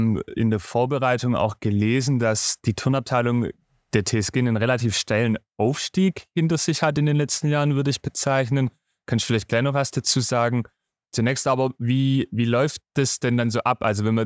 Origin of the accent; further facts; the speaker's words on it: Rottenburg, Germany; Ich komme aus Rottenburg, das ist auch ein relativ großer Turnverein.